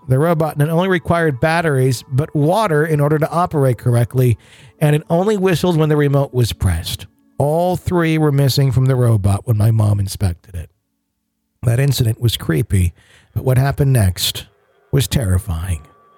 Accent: Ashtabula, Ohio, United States; I grew up in Ashtabula, Ohio, which is located right in the northeast corner of Ohio between Lake Erie and Pennsylvania.

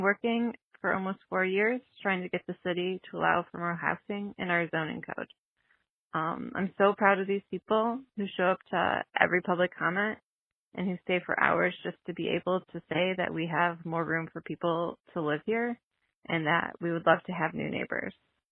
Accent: Charlottesville, Virginia, United States; I'm from Charlottesville

